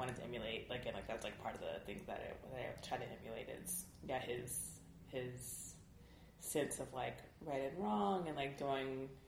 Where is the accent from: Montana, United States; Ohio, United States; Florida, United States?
Florida, United States; Jacksonville; now in Washington, United States; I live in D.C., I grew up in Florida, Jacksonville, Florida, and but all up and down the East Coast